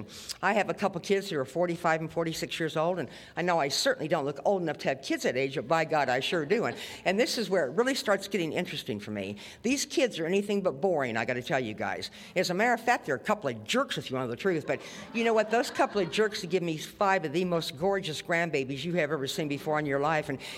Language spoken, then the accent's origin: English; Lincoln, Nebraska, United States; But anyway, I grew up in Lincoln, Nebraska. I come from a wonderful home there in Nebraska.